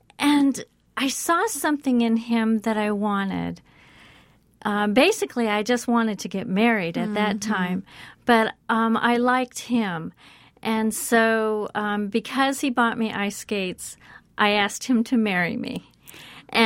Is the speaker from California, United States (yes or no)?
yes; California, United States; Well, first of all, it begins in California. I grew up in Southern California.